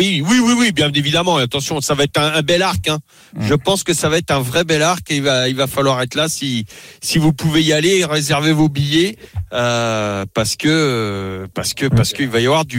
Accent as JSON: {"language": "French", "country": "France", "said": "qu'on déplore en tant que Français"}